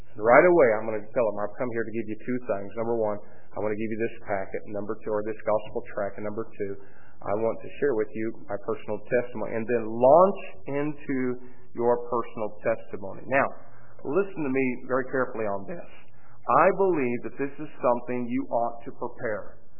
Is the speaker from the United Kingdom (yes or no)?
no; Greencastle, Indiana, United States; born there; In 1961, I was born in Greencastle, Indiana, 10 pounds, 10 ounces.